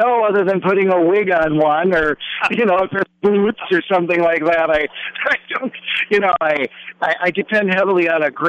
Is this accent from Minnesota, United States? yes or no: yes; Minnesota, United States; now in Cambria, United States; because I grew up in Minnesota